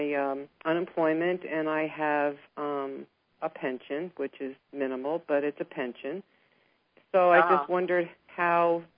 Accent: Manhattan, New York, United States; born there; also born or lived in Staten Island; You're not going to believe this, but I was born in Manhattan.

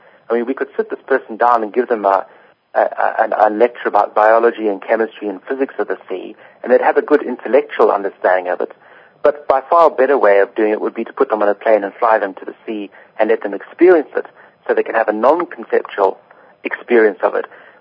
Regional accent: Zimbabwe; I come from Zimbabwe. That's my native home.

